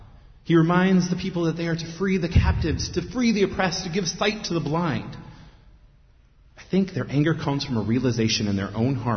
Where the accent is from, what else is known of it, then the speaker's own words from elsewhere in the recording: United States; It makes me, as a Christian and as an American, look at our country and say